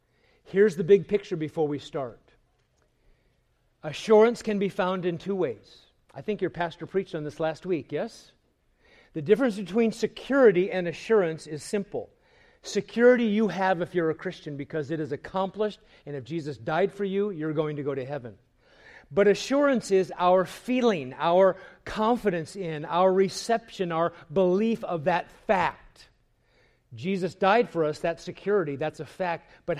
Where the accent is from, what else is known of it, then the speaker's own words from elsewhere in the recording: Nebraska, United States; also born or lived in California; I'm born and raised in Nebraska, so.